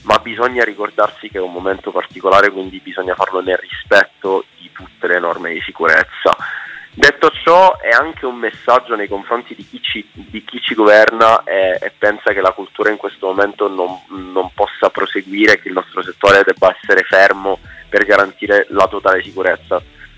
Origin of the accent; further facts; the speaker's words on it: Palermo, Sicily, Italy; io sono siciliano, sono palermitano, mi porto appresso il sole della mia terra e le meraviglie della mia terra